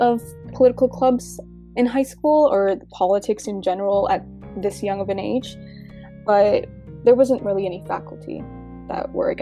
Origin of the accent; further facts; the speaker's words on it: Gainesville, Florida, United States; I'm from Gainesville, Florida